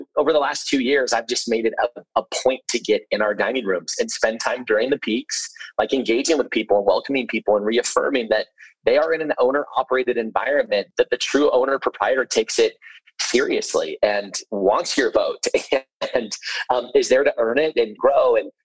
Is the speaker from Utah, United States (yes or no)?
yes; Sandy, Utah, United States; moved away; What's interesting is that I'm actually from Sandy, Utah. So I've not lived in Sandy for many years